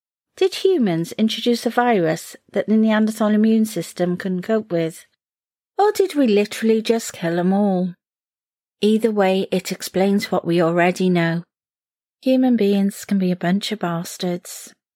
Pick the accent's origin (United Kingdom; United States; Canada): United Kingdom; Cardiff, Wales; I'm from Cardiff, UK, and if I'm honest, getting a little bored of it. And not just because I haven't been able to leave here for a year.